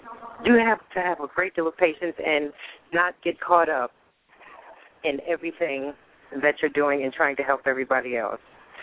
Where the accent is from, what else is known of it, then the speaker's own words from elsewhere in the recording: New York City, New York, United States; I can say that because that's where I'm from. I'm from Queens, New York.